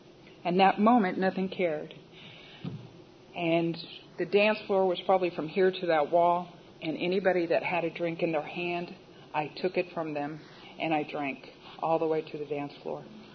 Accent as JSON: {"language": "English", "town": "El Cajon", "region": "California", "country": "United States", "said": "I am from El Cajon."}